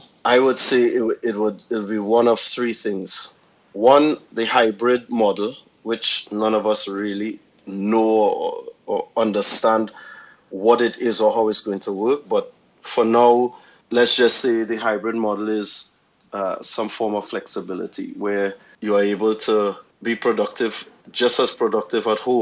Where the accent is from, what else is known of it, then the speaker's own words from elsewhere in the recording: Trinidad & Tobago; Trinidad. Oh, sunny, yeah. Trinidad in the Caribbean.